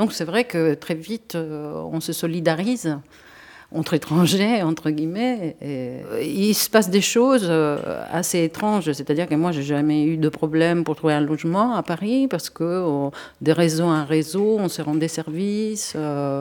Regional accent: Italy; moved away as an adult; Et puis moi, je dis, je suis italienne

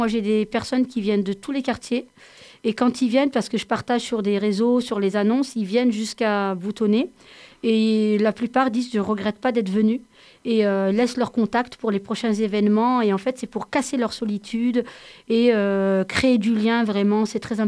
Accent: Grenoble, Auvergne-Rhône-Alpes, France; moi je suis originaire de Grenoble

